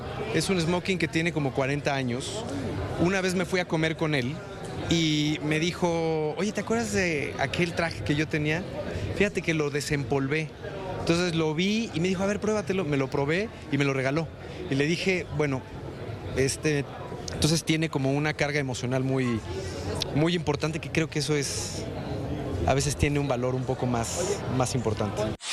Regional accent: Mexico; Como mexicanos somos muy buenos para unirnos

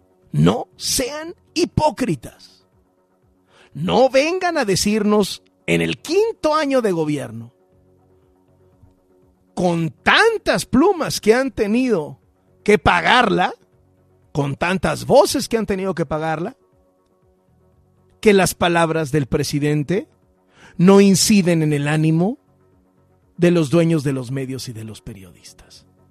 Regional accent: Mexico; como los mexicanos somos mexicanos y vamos todos hasta el final

